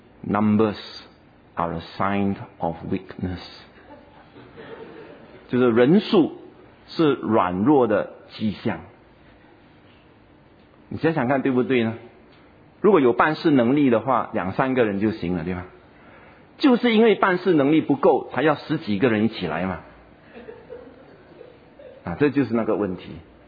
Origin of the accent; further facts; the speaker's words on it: Singapore; 我们新加坡这边的人，当然跟别的国家相对来说，人员是比较少的